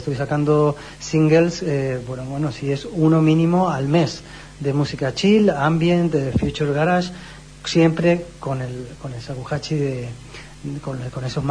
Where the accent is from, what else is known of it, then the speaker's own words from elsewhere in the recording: Balearic Islands, Spain; porque me crié en las Islas Baleares, en Mallorca